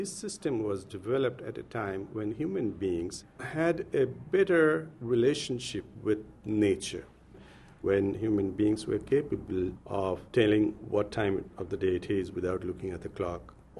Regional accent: India; What we have experienced growing up in India, staying up all night

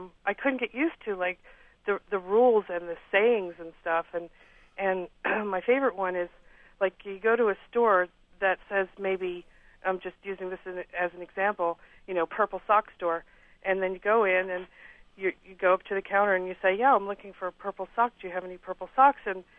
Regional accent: Cape May, New Jersey, United States; now in Nashville, United States; I'm a transplant in the other direction. I came from Cape May, New Jersey, and moved to Nashville. And, I really do stick out.

